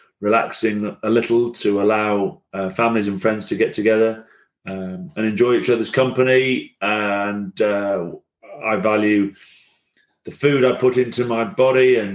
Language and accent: English; Rome, Lazio, Italy; accent: Roman; also born or lived in Blackburn; I was a little Roman street urchin, is how I was often described. I have a very heavy Roman accent when I speak Italian.